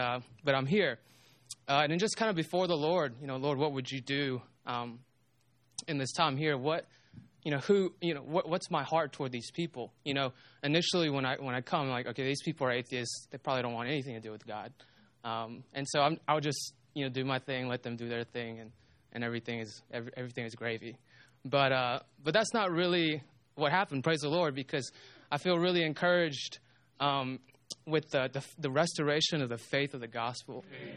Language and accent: English; the South, United States; I grew up in the South. It's a Bible Belt. Everybody's a Christian.